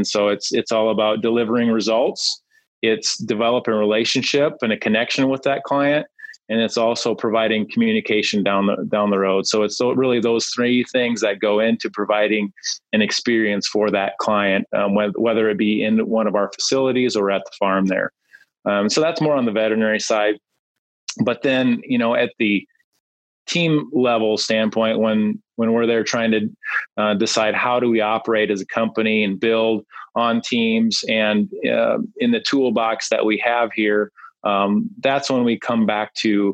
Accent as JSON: {"language": "English", "region": "Iowa", "country": "United States", "tie": "born or raised there", "said": "I grew up in Northwest Iowa on a diversified crop and livestock farm."}